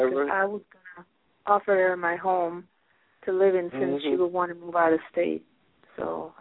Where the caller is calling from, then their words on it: New Jersey, United States; I'm calling from New Jersey.